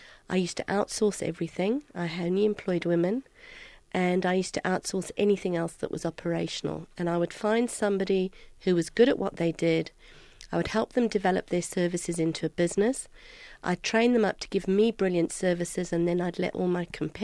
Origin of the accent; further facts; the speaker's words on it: United Kingdom; born there; Well, my background is very unconventional. I was born in the UK.